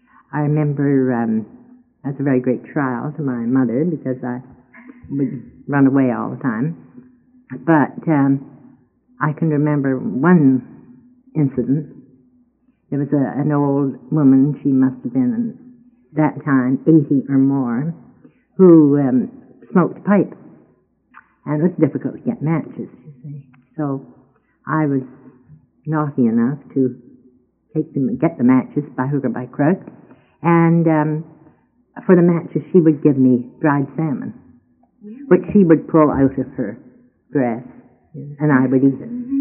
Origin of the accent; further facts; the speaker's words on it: Port Simpson, British Columbia, Canada; born there; And I wasn't born there, but I was born in Port Simpson because we had a mission hospital there.